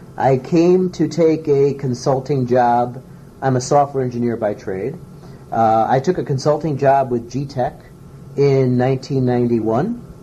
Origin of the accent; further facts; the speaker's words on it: Milford, Connecticut, United States; now in Rhode Island, United States; I am not. I grew up in Milford, Connecticut.